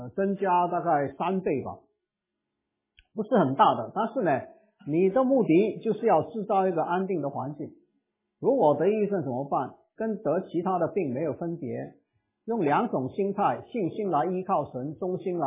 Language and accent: Chinese; Hong Kong; 我从香港过来，今天晚上不睡是没问题的